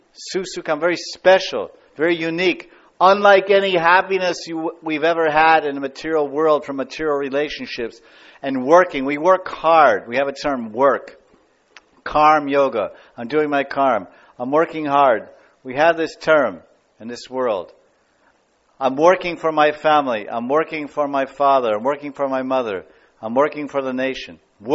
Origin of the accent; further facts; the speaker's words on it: United States; I want apple pie. I'm American, right? Apple pie.